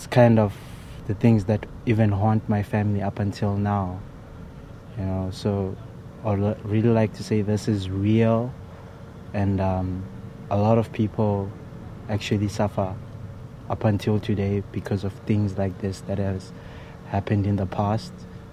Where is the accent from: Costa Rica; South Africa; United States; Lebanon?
South Africa; now in Montreal, Canada; I'm from South Africa. My roots go all the way back to Zimbabwe. I've been here in Montreal for almost 3 months now.